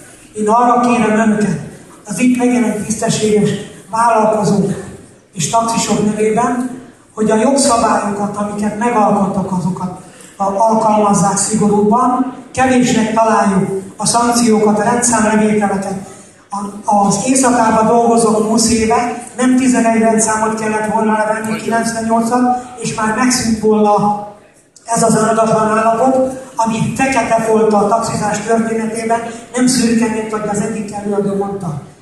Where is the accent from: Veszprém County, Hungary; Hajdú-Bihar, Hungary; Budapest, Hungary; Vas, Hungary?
Budapest, Hungary; Magyarországon és Budapesten elsősorban, mert mi budapestiek vagyunk.